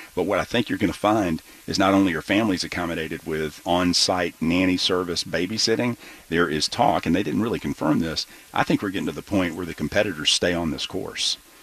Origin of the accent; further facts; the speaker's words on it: Augusta, Georgia, United States; that's right in front of where I grew up. I grew up in National Hill Subdivision, 1206 Oakdale Road, right behind National Hill Shopping Center.